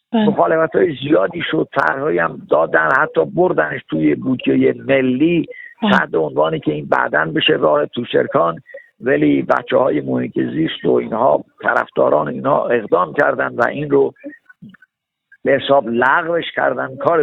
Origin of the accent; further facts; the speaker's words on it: Abbasabad, Iran; به عنوان یه نفری که توی عباس‌آباد بزرگ شدم، 70 سال 60 سال بیشتر باغدار هستم اونجا